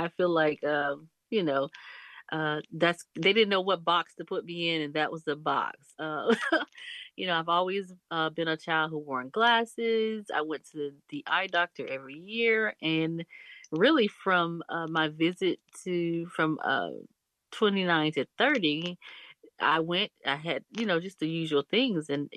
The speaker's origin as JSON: {"language": "English", "town": "Jacksonville", "region": "Florida", "country": "United States", "tie": "born or raised there", "said": "Yes, I am a Jacksonville native."}